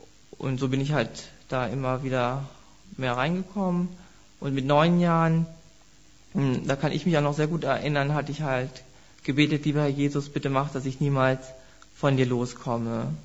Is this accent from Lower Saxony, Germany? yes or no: yes; Einbeck, Lower Saxony, Germany; born there; Ich bin gebürtig aus Einbeck. Da bin ich in die Baptistengemeinde gekommen mit 4 Jahren.